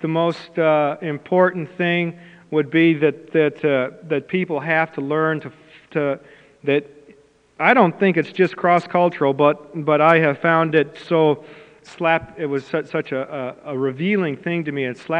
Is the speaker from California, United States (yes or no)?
no; Missouri, United States; I grew up in Missouri. I served in Kansas, and it was very frightening for me to be in a cross-cultural situation